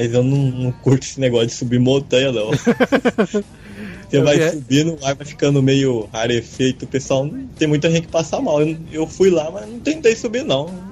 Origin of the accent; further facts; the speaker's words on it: Brazil; E eu mesmo sou brasileiro, né?